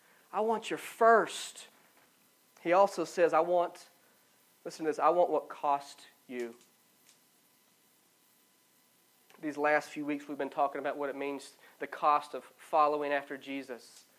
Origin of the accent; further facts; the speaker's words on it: the South, United States; I grew up in the Bible Belt.